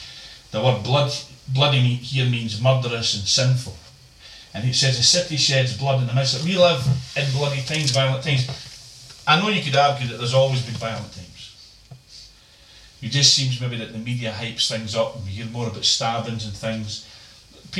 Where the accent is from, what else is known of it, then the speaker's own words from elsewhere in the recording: Larkhall, Scotland, United Kingdom; I remember being, you know, quite young, growing up in Lark Hall.